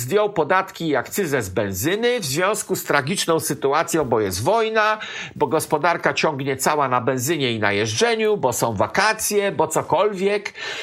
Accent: Osiek, Pomeranian Voivodeship, Poland; Moja wioska, Osiek koło Skurcza, Ciemnogród

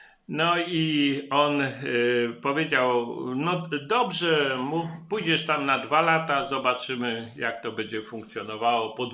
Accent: Kraków, Lesser Poland, Poland; born there; Nigdy nie mieszkałem na wiosce. Urodziłem się w Krakowie.

